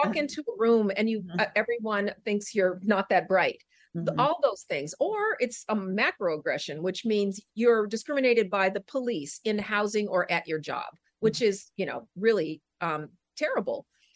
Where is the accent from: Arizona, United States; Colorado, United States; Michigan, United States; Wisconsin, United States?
Colorado, United States; Denver; I thought about this, like I grew up in Denver, the Mile High City.